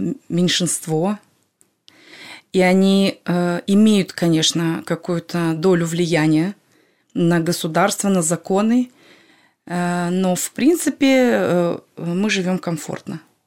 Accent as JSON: {"language": "Russian", "region": "Tashkent", "country": "Uzbekistan", "moved": "yes", "lives_now": "Israel", "said": "Мы приехали со Средней Азии. Мы сами из Ташкента, из хлебного города."}